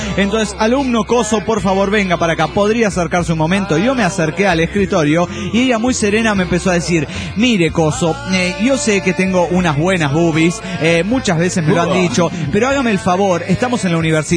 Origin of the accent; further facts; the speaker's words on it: Toluca, State of Mexico, Mexico; de Toluca, México.